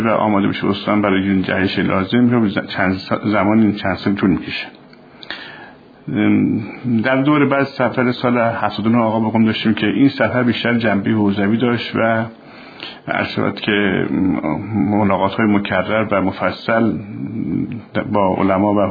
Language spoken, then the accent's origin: Persian; Qom, Iran; خب ما اهل قم هستیم، یادمون سابقه قم رو.